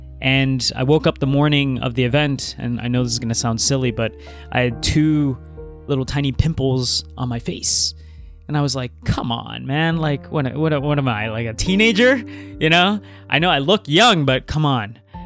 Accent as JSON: {"language": "English", "town": "Toronto", "region": "Ontario", "country": "Canada", "tie": "born or raised there", "said": "last weekend I flew in from Italy back to my hometown in Toronto."}